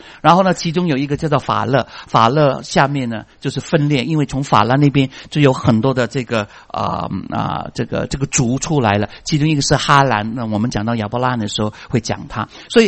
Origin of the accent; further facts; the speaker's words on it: United States; 好像我们美国人很无辜被夹在中间